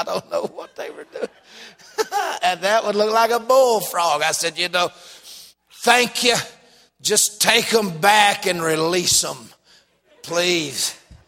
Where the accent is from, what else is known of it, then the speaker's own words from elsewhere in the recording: Georgia, United States; and we're from North Georgia. My whole family's from North Georgia. And none of us live there except me, and I didn't just made it back a few years ago.